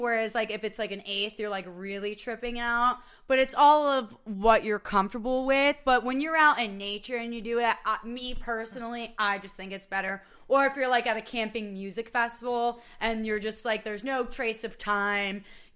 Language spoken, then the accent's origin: English; Atlantic City, New Jersey, United States; I was born in Atlantic City, New Jersey.